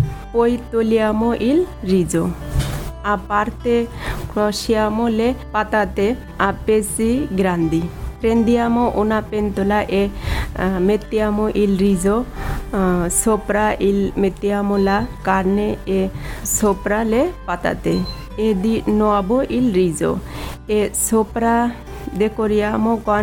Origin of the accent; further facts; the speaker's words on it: Bangladesh; Italian is a second language; now in Italy; ho 30 anni, vengo dal Bangladesh.